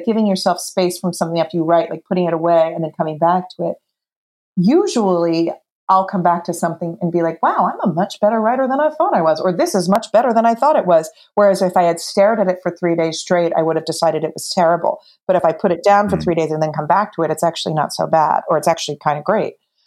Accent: New Jersey, United States; I'm from New Jersey. And I think he, and I was like, in my heart

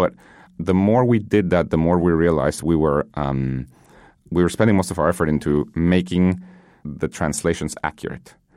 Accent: Guatemala; English is a second language; I grew up in Guatemala. Learning English was a huge thing.

